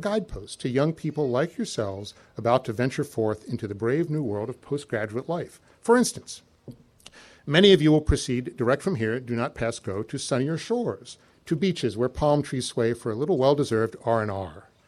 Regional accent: Philadelphia, Pennsylvania, United States; Neither were any of us born in bear country. Actually, we're all from Philadelphia.

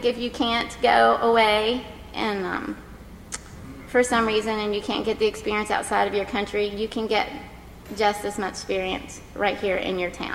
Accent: Virginia, United States; I wasn't raised in Rockingham County. I was raised in Page County, so I didn't know much about the history

